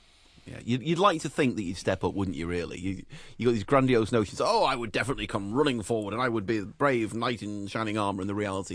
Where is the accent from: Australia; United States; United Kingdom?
United Kingdom; England; I grew up in England in the 1970s with a family with an Irish background